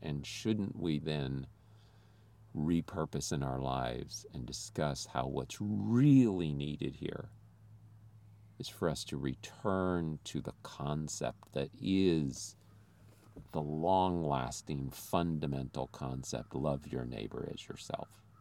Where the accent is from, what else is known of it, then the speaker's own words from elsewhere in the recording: Philippines; now in United States; I did not grow up in this country. I grew up in the Philippines.